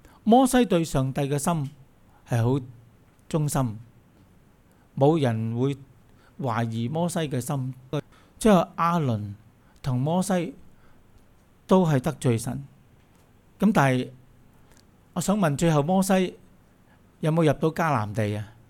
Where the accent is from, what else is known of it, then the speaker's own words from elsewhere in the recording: Guangdong, China; 我们广东人叫这些做什么？临尾香。